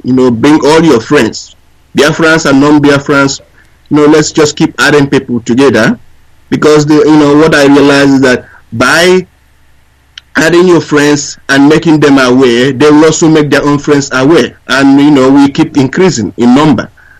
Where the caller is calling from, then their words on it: New Zealand; I'm calling you from New Zealand.